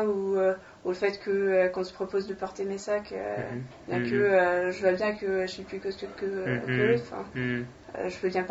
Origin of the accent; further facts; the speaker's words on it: Gothenburg, Västra Götaland, Sweden; Et à mon avis, ce sera plutôt à Stockholm, je viens de Göteborg, moi.